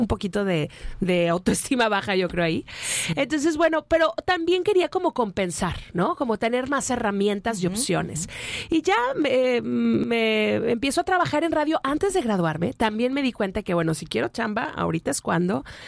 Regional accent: Mazatlán, Sinaloa, Mexico; moved away as an adult; now in Monterrey, Mexico; ya tenía como un mini espacio en la radio en Mazatlán, porque soy de Mazatlán, Sinaloa

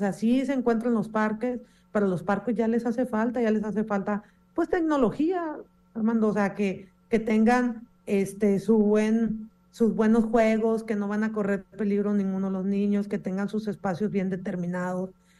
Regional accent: Los Cabos, Baja California Sur, Mexico; yo soy originaria de Los Cabos, yo aquí nací, aquí crecí, primeramente Dios me permita aquí morir, ¿no? Y aquí quedarme en mi tierra.

